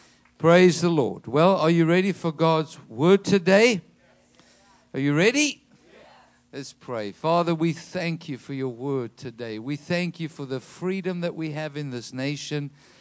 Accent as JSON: {"language": "English", "country": "South Africa", "tie": "born or raised there", "moved": "yes", "lives_now": "United States", "said": "I grew up in South Africa."}